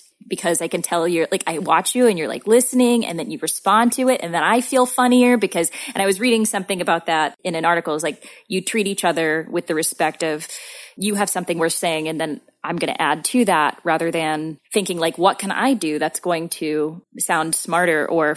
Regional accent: the Ozarks, United States; I'm from the Ozarks.

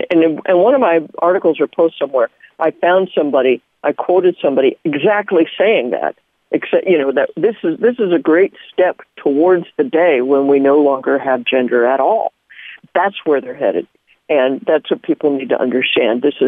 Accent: California, United States; now in Lake Charles, United States; You know, I live over here in Lake Charles, Louisiana, and I tell people I'm a refugee from California

